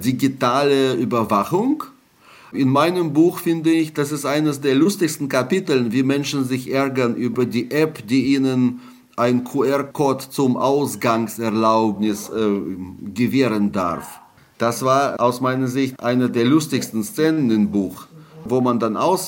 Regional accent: Russia; Und die ersten Nachrichten aus Russland waren natürlich wie immer, wie ich meine Heimat kenne, dann sehr optimistisch.

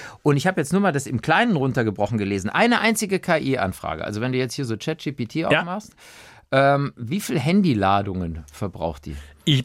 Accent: Cologne, North Rhine-Westphalia, Germany; weil ich ja als Kölner

